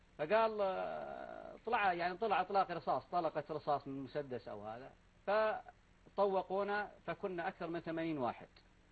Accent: Qamishli, Al-Hasakah Governorate, Syria; أنا من القامشلي طبعا، أنا من مدينة القامشلي ومن قرى القامشلي، جيراننا هم أكراد، وأهلنا وخوالنا أكراد

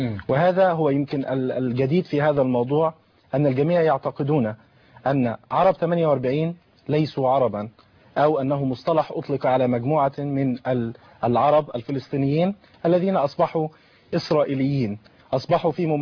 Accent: Monufia Governorate, Egypt; أنا من المنوفية طبعا، وأشرف بانتمائي لكلية الأداب جامعة المنوفية، ومن أهل المنوفية.

